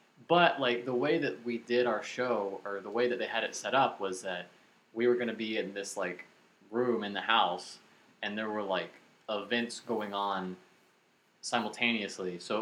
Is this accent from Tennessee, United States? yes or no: yes; Nashville, Tennessee, United States; so it just made sense to be like, I'm from Nashville. Oh, the music place.